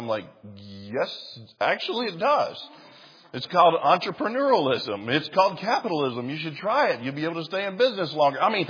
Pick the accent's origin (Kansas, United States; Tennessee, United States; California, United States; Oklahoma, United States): Tennessee, United States; my wife's from Michigan and I'm from Tennessee. She had been told all of her life that Tennessee hillbillies don't even wear shoes.